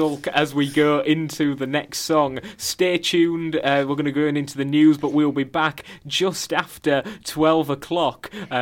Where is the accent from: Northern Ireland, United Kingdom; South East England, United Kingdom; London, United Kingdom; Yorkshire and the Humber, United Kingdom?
Yorkshire and the Humber, United Kingdom; I'm from Yorkshire